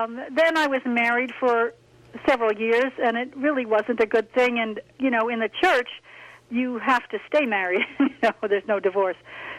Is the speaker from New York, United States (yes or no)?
yes; New York, United States; born there; also born or lived in California; I was born in New York, moved to California, lived there for 4 years, back to New York. But I was Catholic